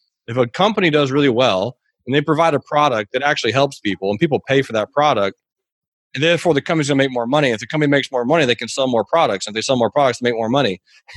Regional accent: Georgia, United States; I grew up in Georgia, the state of Georgia in the United States of America. And I grew up pretty financially poor, but I didn't really know it.

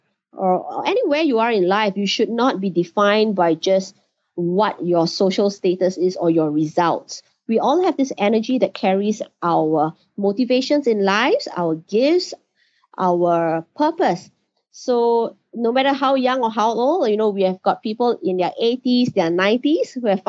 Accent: Singapore; I'm from Singapore.

